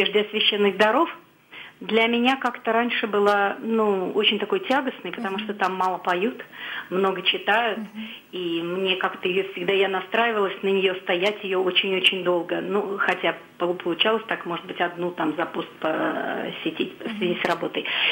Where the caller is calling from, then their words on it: Volgograd, Volgograd Oblast, Russia; я из Волгограда